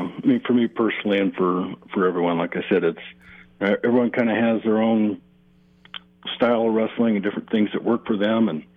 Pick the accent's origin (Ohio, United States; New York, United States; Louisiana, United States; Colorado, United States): Colorado, United States; Fruita; But kind of the cool thing about growing up in Fruita is you learn so much from all the wrestlers that came before you